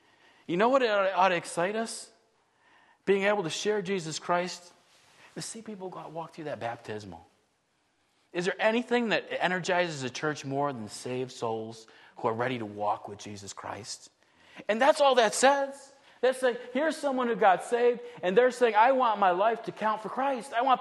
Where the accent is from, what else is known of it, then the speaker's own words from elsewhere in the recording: Buffalo, New York, United States; I grew up in Buffalo, New York.